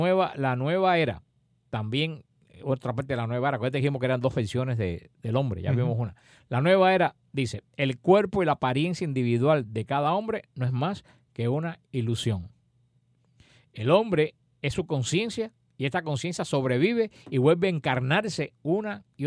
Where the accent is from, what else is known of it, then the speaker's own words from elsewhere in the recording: Galicia, Spain; born there; ahí voy a echar mis cenizas en el mar para que lleguen a donde yo nací, a Galicia.